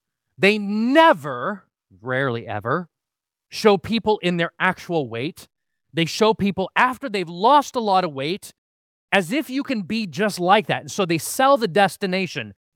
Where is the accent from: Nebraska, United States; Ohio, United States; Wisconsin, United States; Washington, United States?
Wisconsin, United States; As a child growing up in Wisconsin, we had a dairy farm with approximately 60-some head of milking cattle.